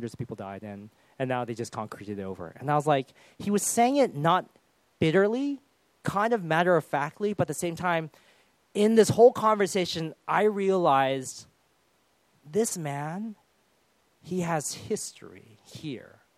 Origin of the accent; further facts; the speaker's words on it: United Kingdom; then being British that I am, immediately I said, good weather we're having.